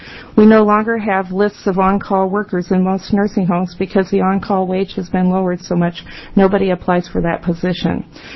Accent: LeGrand, United States; I'm from LeGrand.

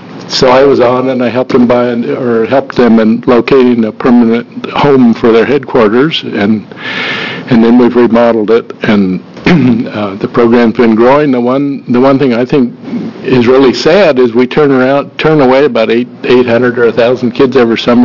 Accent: Eugene, Oregon, United States; from Eugene, and I happen to be Mary's father.

